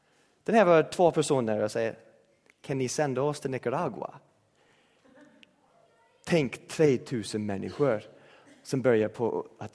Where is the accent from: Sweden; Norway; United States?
United States; Jag är en amerikan.